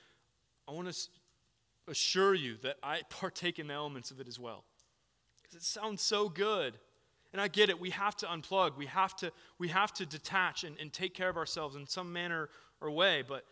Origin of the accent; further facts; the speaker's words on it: Florida, United States; Growing up in Florida, the beach was an enduring summer pastime. We would go each and every summer.